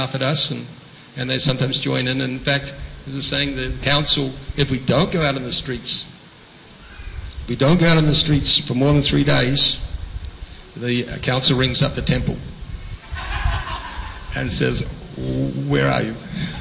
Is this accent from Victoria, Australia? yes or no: yes; Melbourne, Victoria, Australia; I'm from Melbourne.